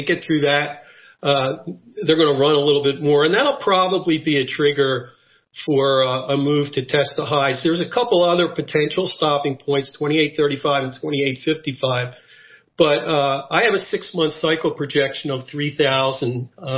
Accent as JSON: {"language": "English", "town": "Philadelphia", "region": "Pennsylvania", "country": "United States", "tie": "born or raised there", "said": "I miss my hometown of Philadelphia, which is a wonderful city in its own right."}